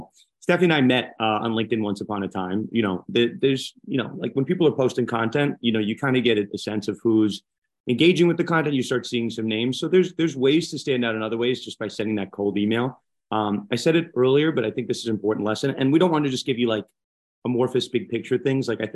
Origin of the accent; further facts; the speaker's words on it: Florida, United States; You know, I grew up in Florida like you did.